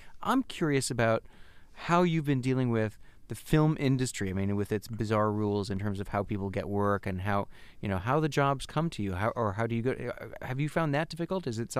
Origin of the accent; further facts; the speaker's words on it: Evanston, Illinois, United States; You first went to Northwestern back in my hometown of Evanston, Illinois.